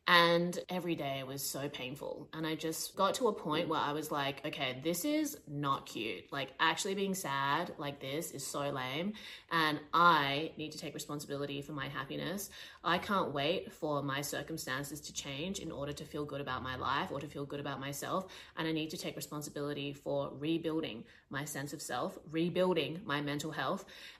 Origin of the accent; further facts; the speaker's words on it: Australia; also born or lived in Shanghai, China; I was stuck in my hometown. I'd been living in Shanghai for like 2 years. Went back to Australia to get documentation for my visa to live in China.